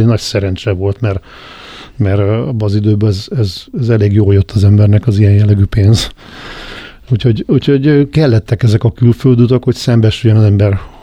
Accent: Budapest, Hungary; a Városligetben nőttem föl

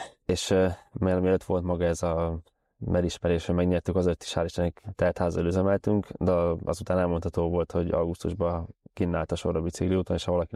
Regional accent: Zala, Hungary; born there; Én a Balatonnál születtem, tehát Keszthelyi és Györöki lakos vagyok vegyesen. Egy vendéglátós családba születtem, szóval igazából én étterembe is nőttem fel, büfékbe

